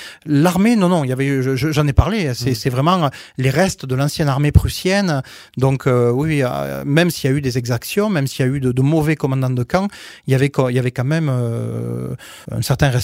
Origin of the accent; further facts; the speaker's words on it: Occitanie, France; accent: Aveyron; Ça fait presque un petit peu peur, voilà, avec mon bon accent aveyronnais.